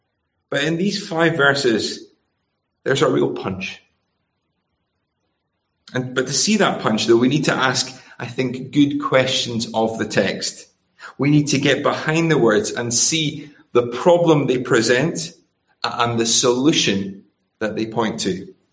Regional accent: United Kingdom; My apologies. That was another referendum in my home country.

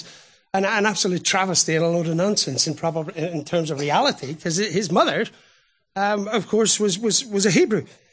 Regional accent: Ireland; I have to confess, as an Irishman, I've got a love for Patrick

